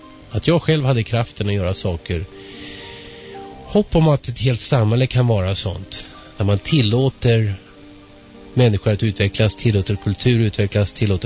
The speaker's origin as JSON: {"language": "Swedish", "country": "Sweden", "tie": "born or raised there", "said": "jag växte upp i Sverige, tycker väldigt mycket om Sverige"}